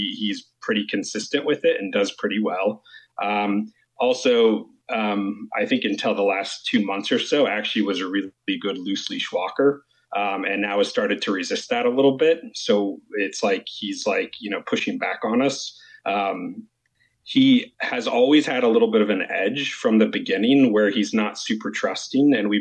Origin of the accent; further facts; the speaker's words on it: California, United States; We're actually from California, and we trained quite a bit with that dog with our breeder and some friends that do a lot of Schutzen work.